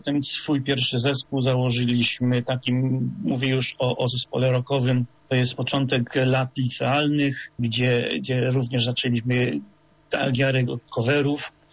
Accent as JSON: {"language": "Polish", "town": "Chrzanów", "region": "Lesser Poland", "country": "Poland", "tie": "born or raised there", "said": "zostałem zapisany, zresztą chciałem być zapisany do szkoły muzycznej pierwszego stopnia tutaj u nas w Chrzanowie na fortepian."}